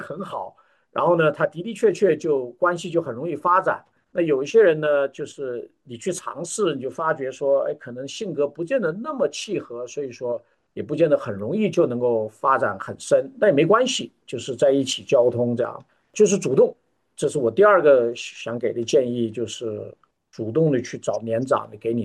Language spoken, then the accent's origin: Chinese; Hubei, China; 虽然我们都是湖北人，但是呢，他讲话我听不懂